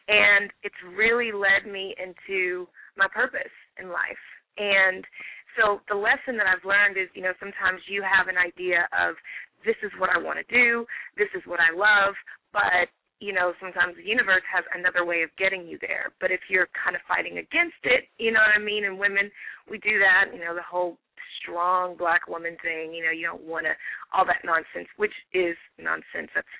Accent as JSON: {"language": "English", "region": "Kentucky", "country": "United States", "moved": "yes", "said": "I came out here from Kentucky almost 11 years ago, and I was just a diehard thespian, kind of hippie."}